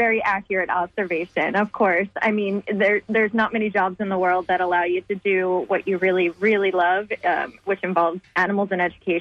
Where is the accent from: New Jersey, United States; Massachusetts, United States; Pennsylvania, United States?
New Jersey, United States; because I grew up in New Jersey, so we had like salamanders and all that cool stuff.